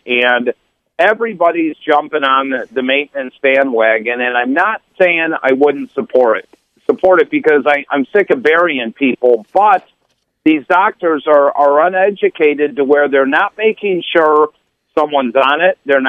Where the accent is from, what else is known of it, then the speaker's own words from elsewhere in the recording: Crystal Lake, Illinois, United States; They just had a big bust up in my hometown, Crystal Lake, Illinois.